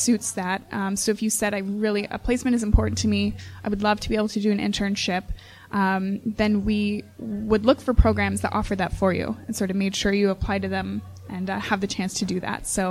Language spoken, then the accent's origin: English; Ontario, Canada; also born or lived in England; So I'm from Ontario. I did my undergrad in Ontario and then went for my master's in England.